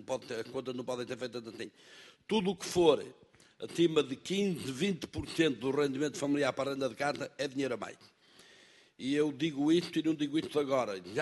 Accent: Guimarães, Norte, Portugal; sou de Guimarães.

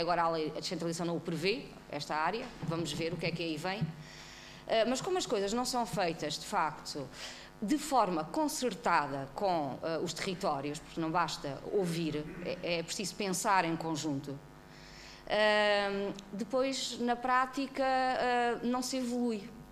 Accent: Alentejo, Portugal; eu sou do Alentejo, que é uma das áreas onde ele foi amplamente desenvolvido

